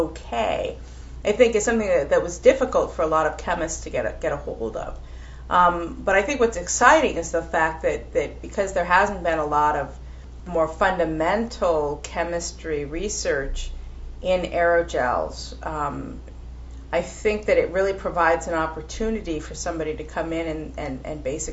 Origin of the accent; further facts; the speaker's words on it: Washington, United States; also born or lived in Alameda, California; I'm basically from the West Coast. I was born in Alameda, California, but my family really lived mostly in the Washington area, so I grew up there.